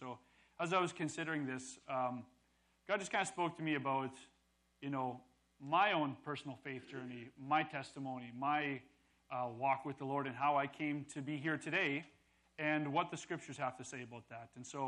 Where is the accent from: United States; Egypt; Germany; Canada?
Canada; Ontario; I grew up in a large family. I'm the oldest of 14 siblings. We come from Ontario. I grew up in a very conservative religious background.